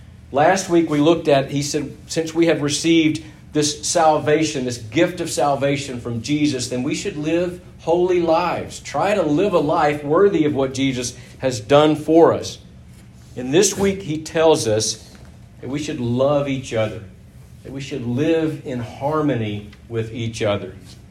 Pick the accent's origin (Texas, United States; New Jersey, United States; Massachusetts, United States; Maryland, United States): Texas, United States; It's like, well, we're both from Texas.